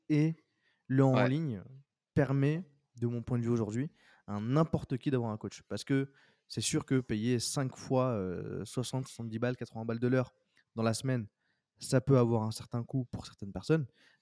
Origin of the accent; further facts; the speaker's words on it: France; parce qu'on est notamment reconnu en tant que Français